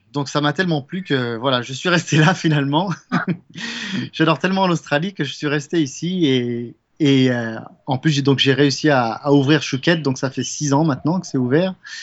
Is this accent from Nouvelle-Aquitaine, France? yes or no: yes; Poitiers, Nouvelle-Aquitaine, France; Je viens de Poitiers, qui est au nord de Bordeaux et au sud de la vallée de la Loire.